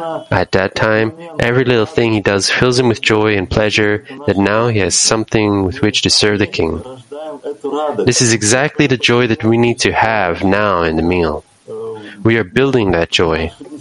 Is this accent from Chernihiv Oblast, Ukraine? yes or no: no; Odesa, Odesa Oblast, Ukraine; moved away as an adult; I'm from Odessa, and I came to this town.